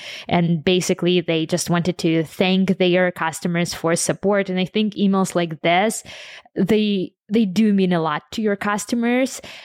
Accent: Ukraine; I mean, I'm from Ukraine.

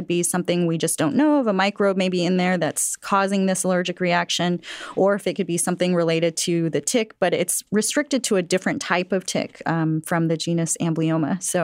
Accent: Texas, United States

